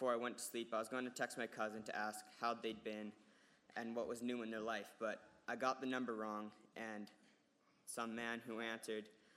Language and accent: English; Calgary, Alberta, Canada; born there; I was born on November 28, 2001 in Calgary, Alberta. I was born into a Christian family